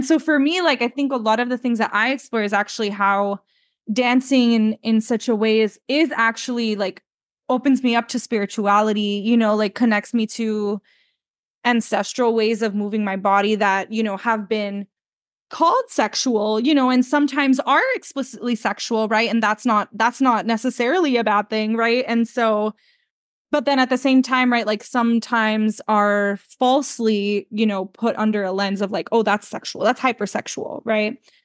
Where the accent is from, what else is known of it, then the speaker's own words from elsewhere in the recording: Miami, Florida, United States; And so a lot of my family was there even while I was growing up in Miami.